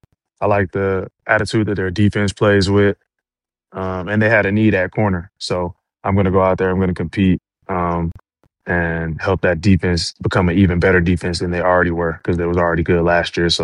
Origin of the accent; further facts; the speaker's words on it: West Palm Beach, Florida, United States; Man, you know, I'm a South Florida guy, so home is West Palm Beach, Florida.